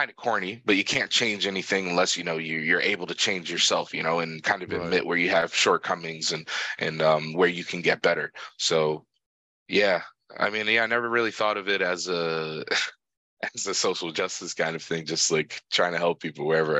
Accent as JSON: {"language": "English", "town": "Baltimore", "region": "Maryland", "country": "United States", "tie": "born or raised there", "said": "And then growing up in Baltimore"}